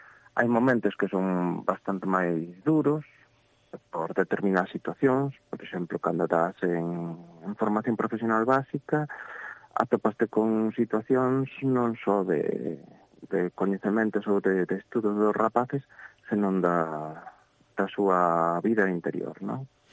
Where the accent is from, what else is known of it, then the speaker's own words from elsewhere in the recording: Lugo, Galicia, Spain; como son de Lugo, xa, bueno, xa era coñecedor de primeiro da situación do centro